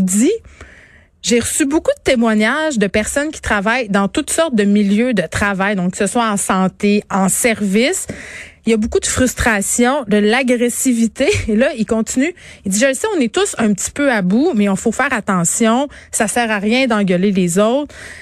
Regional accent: Quebec, Canada; accent: habitant; je repogne l'accent habitant.

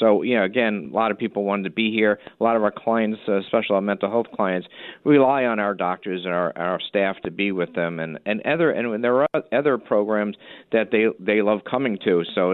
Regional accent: Jersey City, New Jersey, United States; born and raised in New Jersey and Jersey City

